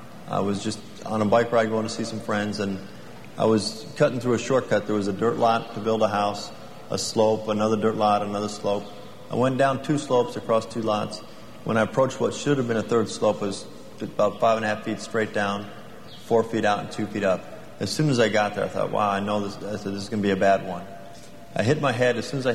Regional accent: California, United States; Before my accident, I grew up in San Fernando Valley.

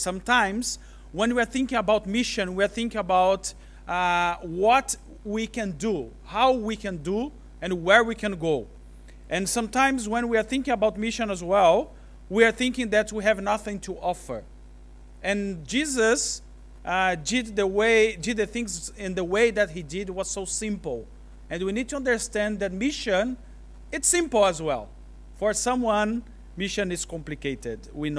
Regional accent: Brazil; English is a second language; now in Africa; I'm Brazilian. Came from Brazil to Africa in 2004.

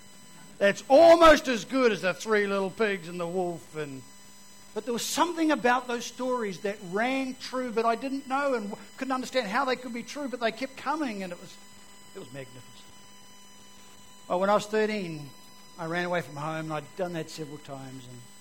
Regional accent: Auckland, New Zealand; I became a Christian when I was 13 years old. I grew up in South Auckland, Otara, and I was the white Maori in the community.

